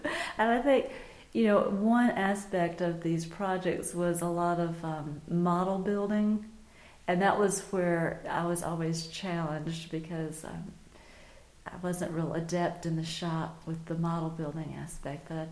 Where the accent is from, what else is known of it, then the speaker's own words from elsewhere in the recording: North Carolina, United States; I'm from Wake County, just outside of Raleigh in North Carolina. I grew up on Trailwood Drive, which is a really nice area.